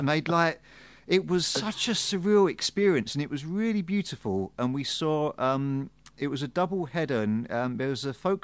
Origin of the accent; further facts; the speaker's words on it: England, United Kingdom; as an English guy, I don't know what Puget Sound means.